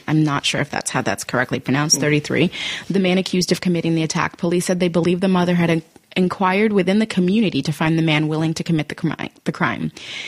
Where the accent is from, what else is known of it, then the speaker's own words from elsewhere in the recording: Johannesburg, Gauteng, South Africa; Johannesburg. I'm from Johannesburg.